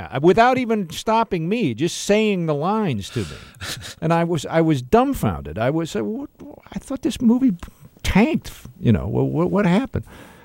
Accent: Rolling Meadows, Illinois, United States; I grew up in Rolling Meadows, Illinois. That's where I grew up.

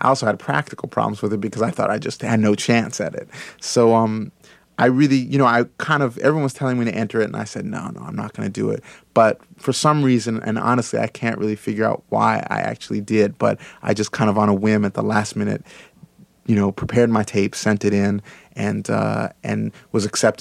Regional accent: Berkeley, California, United States; I grew up in Berkeley I'm from mixed parentage

